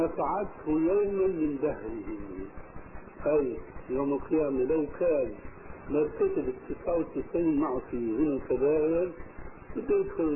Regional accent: Syria; ونحن عندنا في الشام

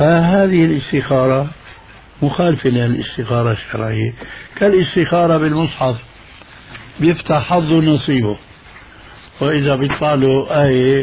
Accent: Damascus, Damascus Governorate, Syria; هذه كانت تستعمل عندنا في دمشق

